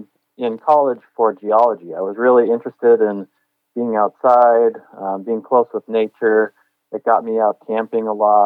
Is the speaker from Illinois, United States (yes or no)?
yes; Illinois, United States; also born or lived in Minnesota; I consider myself a Minnesotan. I was born in Minnesota. We moved around a few different places, and you know, largely I grew up actually about an hour west of Chicago in northern Illinois